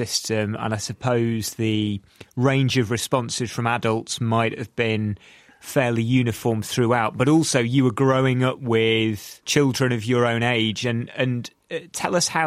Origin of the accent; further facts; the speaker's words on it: Chicago, Illinois, United States; I grew up in Chicago.